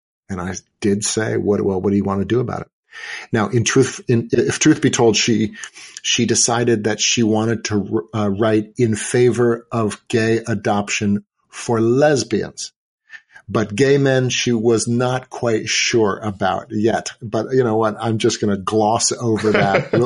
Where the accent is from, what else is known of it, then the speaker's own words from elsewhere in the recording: California, United States; and I was from the Bay Area.